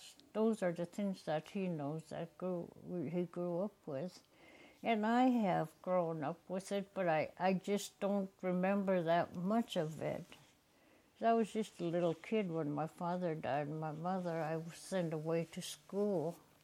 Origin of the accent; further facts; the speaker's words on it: Yakutat, Alaska, United States; I turned around and looked at her and … I was from Yakutat.